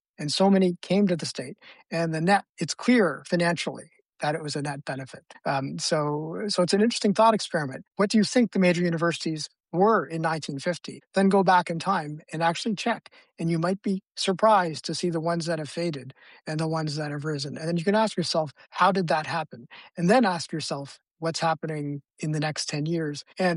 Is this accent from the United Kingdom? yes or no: no; Canada; now in California, United States; So I'm in California. I'm originally from Canada.